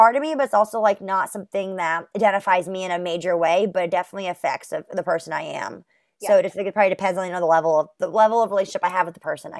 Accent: Burlington, Vermont, United States; obviously where I grew up in Burlington, Vermont, I only knew one Jewish person growing up.

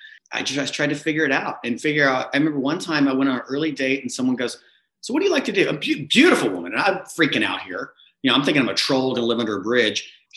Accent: Texas, United States; also born or lived in New York; I grew up in West Texas and played tennis all over the world and played at the University of Oklahoma

